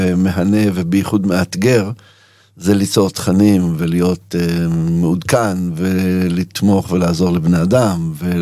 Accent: Tiberias, Northern District, Israel; אני יליד טבריה, לא צריך להתאר, אני יליד טבריה

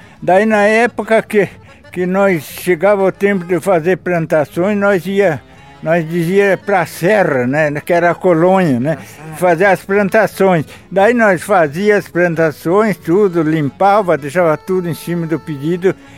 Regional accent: Lagoa Vermelha, Rio Grande do Sul, Brazil; born there; Eu nasci no município de Lagoa Vermelha.

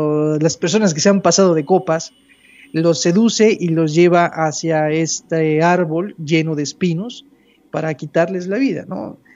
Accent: Mexico; y más en mi tierra, o sea, en esta región, en el sureste de México

